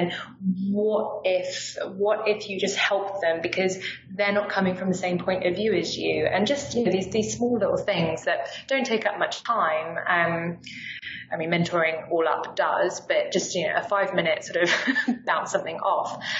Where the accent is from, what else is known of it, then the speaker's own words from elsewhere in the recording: South East England, United Kingdom; growing up in Sussex. It's not particularly, like Tech City, like in London now.